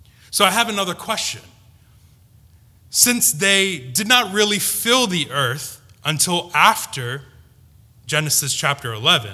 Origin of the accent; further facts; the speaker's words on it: Philadelphia, Pennsylvania, United States; accent: North Philadelphia Indian; I once, a long time ago, spoke about my North Philadelphia Indian accent. My accent alone can turn heads wherever I go.